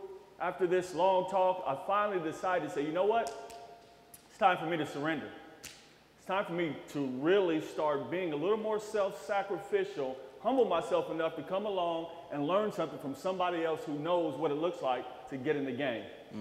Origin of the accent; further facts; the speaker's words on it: Kansas City, Missouri, United States; also born or lived in Omaha, Nebraska; But I'm from Kansas City, so it carried from Kansas City to North Omaha, where all I did was run the streets with drug dealers, drug users, prostitutes, you name it, that's what I did.